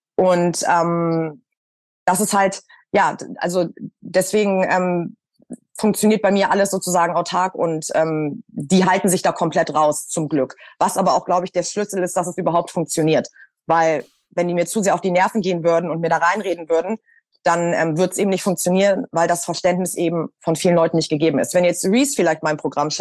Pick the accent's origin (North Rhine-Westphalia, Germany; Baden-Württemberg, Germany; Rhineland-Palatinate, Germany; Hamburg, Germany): Hamburg, Germany; now in Berlin, Germany; als ich damals nach Berlin gekommen bin, also ich bin ja aus Hamburg und bin dann 2018, glaube ich, nach Berlin.